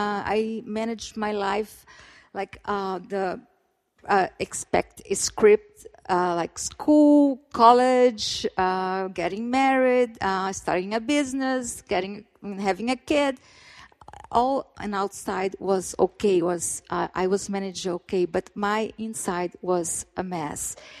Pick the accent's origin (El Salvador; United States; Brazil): Brazil; Rio de Janeiro; So my story, I was born and raised in Rio.